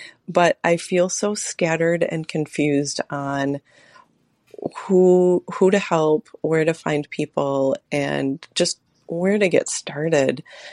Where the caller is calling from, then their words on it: Hudson, Wisconsin, United States; I'm calling from Hudson, Wisconsin.